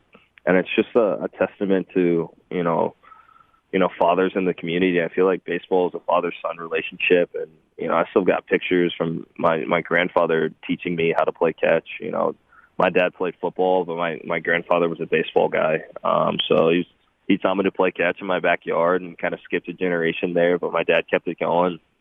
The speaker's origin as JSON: {"language": "English", "town": "Dallas", "region": "Texas", "country": "United States", "tie": "born or raised there", "lives_now": "Pittsburgh, United States", "said": "You know, I grew up in Dallas, and you got the Mavericks downtown, you got the Stars downtown"}